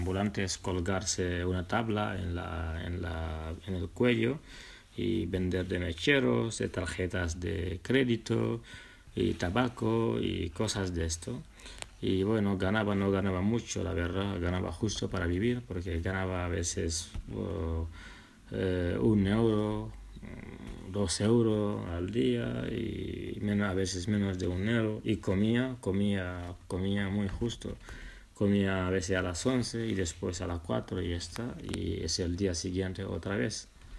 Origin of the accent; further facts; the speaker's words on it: Senegal; Spanish is a second language; soy un chico de Senegal y Senegal es mi país que está situado en el África Oeste y tenemos playa con el océano Atlántico. Y bueno, yo soy de una familia pobre, soy de un pueblo de Senegal, de una familia pobre y éramos campesinos